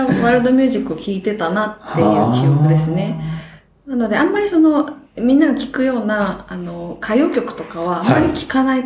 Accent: Mabi, Okayama, Japan; also born or lived in Ehime; 愛媛です。まあ、今治タオルとかで有名なあたりで生まれまして、で、まあ、育ったの、もう赤ちゃんの時に岡山に、移って、その、まあ、真備町というところ。

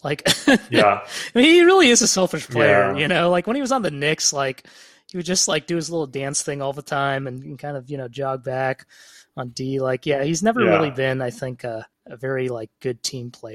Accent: Toronto, Ontario, Canada; like it's only because I'm from Toronto

